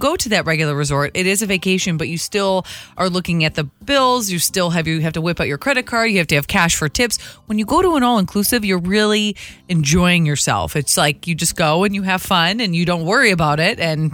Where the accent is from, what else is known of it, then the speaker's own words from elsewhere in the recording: Detroit, Michigan, United States; Guess because I grew up in the Detroit area, and yeah.